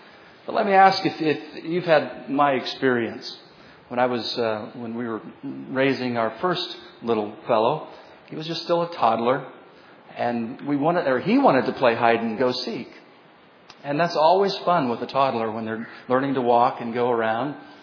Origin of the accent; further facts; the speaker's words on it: Shawnee, United States; But we're from Shawnee, yes, indeed, headed to Sharon, Iowa, by the grace of God